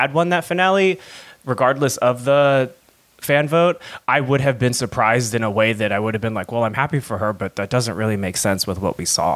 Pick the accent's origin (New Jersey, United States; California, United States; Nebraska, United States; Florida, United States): California, United States; San Diego; born there; make the joke about me being born in San Diego